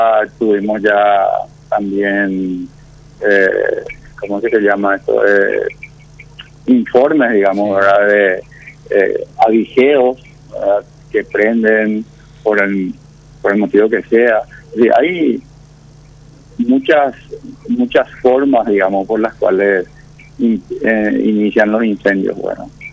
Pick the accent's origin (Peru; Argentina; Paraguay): Paraguay; Yo lastimosamente tengo que hablar como paraguayo del paraguayo.